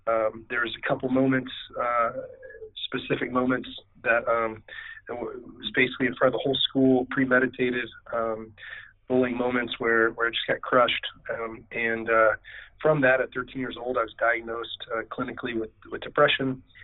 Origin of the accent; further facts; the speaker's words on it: Texas, United States; And I don't know, being from Texas, I don't know why, but it's in the culture of being a Texan.